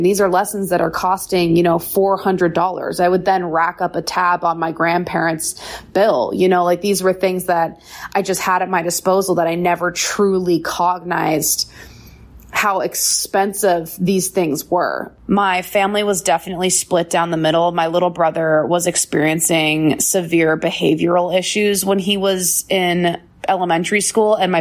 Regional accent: Bozeman, Montana, United States; So I grew up in Bozeman, Montana. It's definitely a place with mixed levels of wealth. It's like a hot spot for second homes

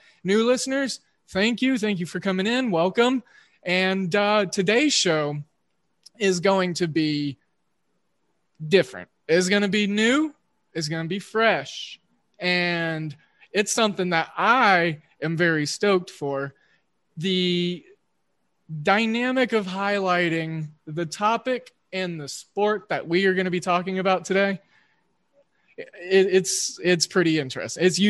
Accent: Oklahoma, United States; Well, like you, I'm a Midwesternite, and I grew up in Oklahoma watching WGN, and I watched a lot of White Sox and a lot of Cubs games

